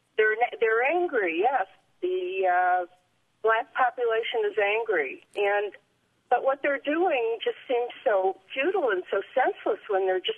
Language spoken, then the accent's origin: English; Detroit, Michigan, United States; I grew up in Detroit. It was a beautiful city. I graduated from Mumford High School, from the University of Michigan.